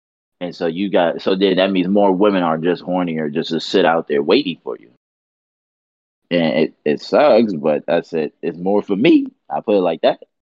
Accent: Minnesota, United States; She was like, where are you from? I said, you know, I'm from Minnesota.

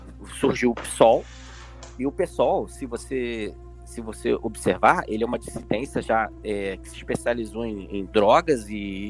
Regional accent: Rio de Janeiro, Brazil; É igual eu hoje, como carioca, eu não consigo mais conversar com carioca.

